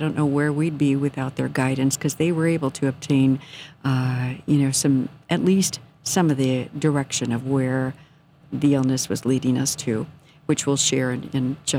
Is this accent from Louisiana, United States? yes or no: no; Wisconsin, United States; moved away; I'm born and raised in Wisconsin, moved to Illinois. About the only two states I ever traveled to was Illinois and Wisconsin, never a foreign country.